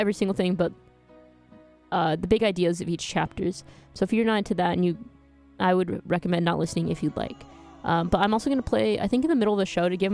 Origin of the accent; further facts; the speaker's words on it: Texas, United States; I'm from Texas, and I think that's very Southern